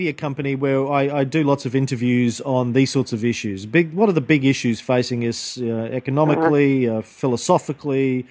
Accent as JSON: {"language": "English", "town": "Bundaberg", "region": "Queensland", "country": "Australia", "tie": "born or raised there", "also_born_or_lived": "Melbourne", "lives_now": "Brisbane, Australia", "said": "I grew up in Bundaberg, Virginia."}